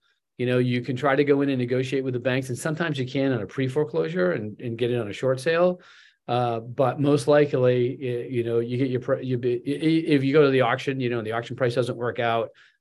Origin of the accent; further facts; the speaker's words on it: Boston, Massachusetts, United States; I've never really invested up there because I'm from Boston.